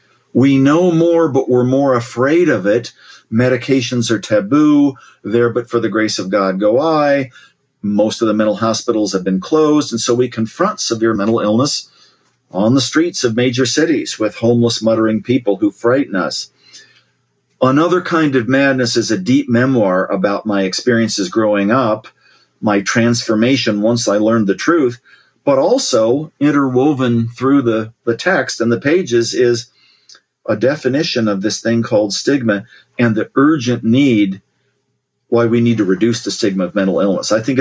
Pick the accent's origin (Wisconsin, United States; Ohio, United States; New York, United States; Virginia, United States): Ohio, United States; Columbus; So the brief version is, my sister and I, growing up in Ohio, Columbus, Ohio, our parents taught at Ohio State years ago, kind of an idyllic childhood, right?